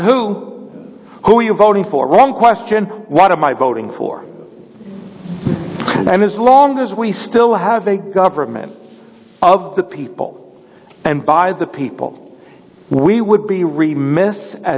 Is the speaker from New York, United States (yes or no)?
yes; New York, United States; And I'm from New York. I understand him. I understand where that comes from.